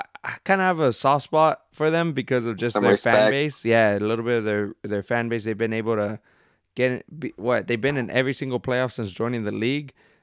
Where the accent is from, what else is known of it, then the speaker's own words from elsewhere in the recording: Colorado, United States; born there; I mean, it's Colorado, so it's not that impressive. But, that's my hometown. That's where I was born.